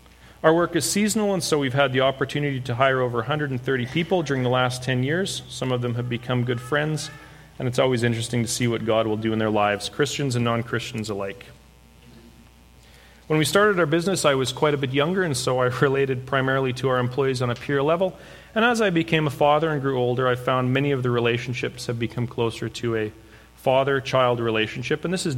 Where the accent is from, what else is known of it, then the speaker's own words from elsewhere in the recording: Serowe, Central District, Botswana; born there; I was born in Botswana, the country above South Africa, in a town called Serowe, in March of 77.